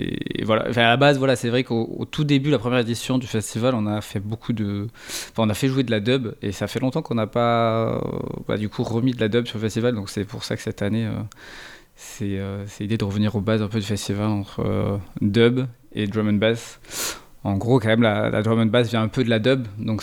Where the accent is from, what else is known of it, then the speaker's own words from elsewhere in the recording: Occitanie, France; à la base, on est du Tarn, juste à côté de Toulouse.